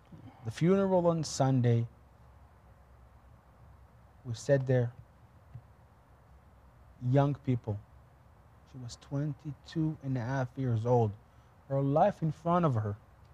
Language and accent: English; Israel; I was born and raised in Israel, of course.